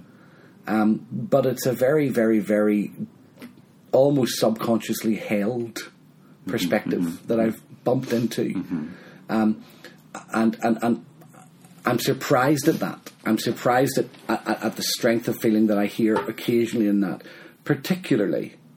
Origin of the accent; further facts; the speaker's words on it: Northern Ireland, United Kingdom; accent: Northern Irish; moved away as an adult; also born or lived in Mexico / Dundee; I was born in Northern Ireland, born and brought up here in 1970, and I left toward the end of 1986.